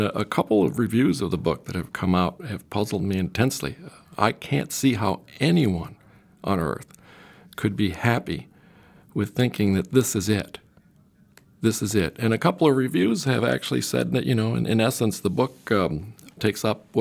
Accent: Havana, La Habana, Cuba; I grew up with a lot of violence, even before Fidel Castro took over, the few years before his ouster of Batista. Havana was a very violent place.

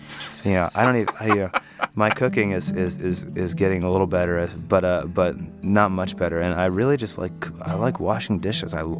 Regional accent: Idaho, United States; also born or lived in Ohio / Boston; I started playing open mics when I was 22 in the Boston area. I moved out from Idaho to Ohio and then to Boston.

